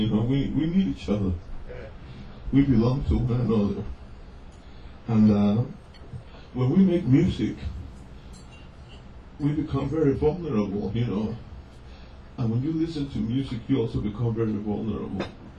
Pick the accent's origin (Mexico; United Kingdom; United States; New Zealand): Mexico; I was born and raised in Mexico from Honduranian parents, ethnic background.